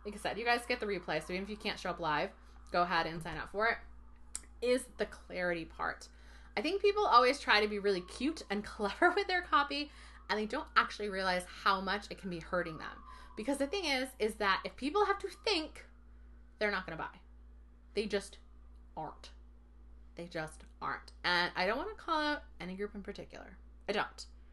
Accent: New England, United States; like awesome or cool or totally or wicked because I'm from New England.

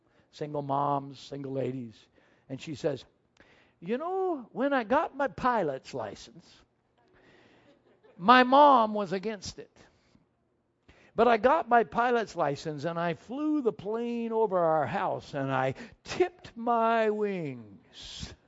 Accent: Wisconsin, United States; Now, I grew up on a farm, and I grew up in the Midwest in Wisconsin where we had snow in the winter, and we used to keep our cows inside.

